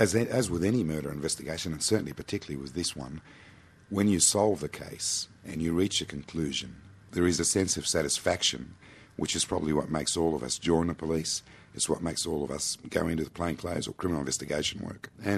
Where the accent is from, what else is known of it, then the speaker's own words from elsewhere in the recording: Australia; I am an Arab by birth, and I'm quite proud of being an Australian, but I think I'm even more proud of being an Arab. And I'm fluent in the language, and I do have some cultural awareness.